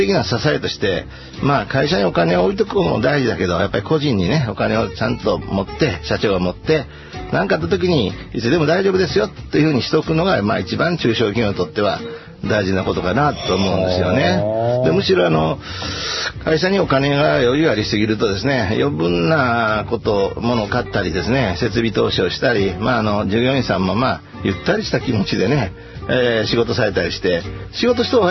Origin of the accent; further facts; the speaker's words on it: Kansai, Japan; まあ基本的には関西人ですから、商売はお金銭ですからね